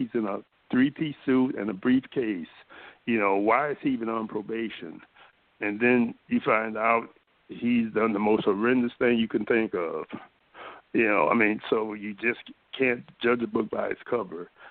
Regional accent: Watts, California, United States; also born or lived in Detroit; And we grew up in Watts. I don't know if you're familiar with California. But my parents were separated. We came from Detroit.

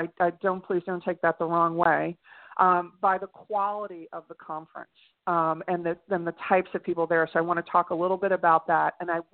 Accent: New York City, New York, United States; Yeah, much like you, I grew up in the New York City area, except I'm a Staten Island girl.

